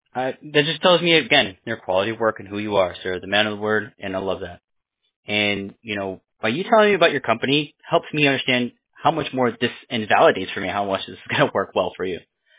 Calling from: Pennsylvania, United States; Me personally, I'm in Pennsylvania, sir. I'm on the East Coast.

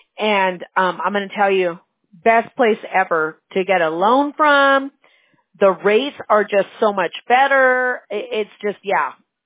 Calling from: California, United States; I'm calling from California. We're on the West Coast.

